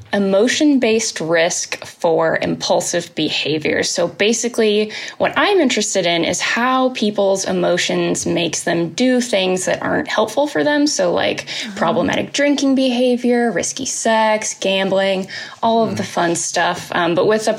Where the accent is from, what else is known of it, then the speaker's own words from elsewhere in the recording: Indianapolis, Indiana, United States; now in Lexington, United States; I am from Lexington, Kentucky right now. I'm originally from Indianapolis, but we're in Kentucky at the moment.